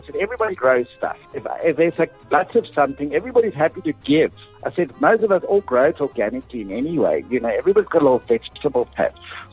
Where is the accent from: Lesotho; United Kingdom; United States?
Lesotho; I was born in Pittsburgh, and then I grew up in Lesotho.